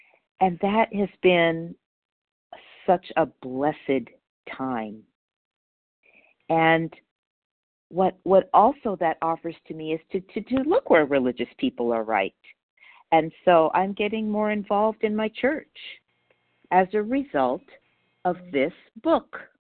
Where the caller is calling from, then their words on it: Palmdale, California, United States; I'm calling from Palmdale, California, which is just a little an hour north of the city of Los Angeles.